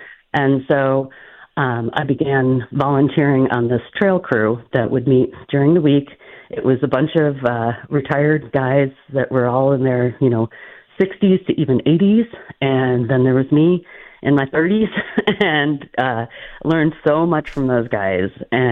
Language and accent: English; Illinois, United States; moved away as an adult; I grew up in the Chicago suburbs, and we went to the mall. And so it wasn't until I moved out here, as many do from the Chicago area. I came out here in 1994 to attend the University of Arizona, sight unseen, I might add.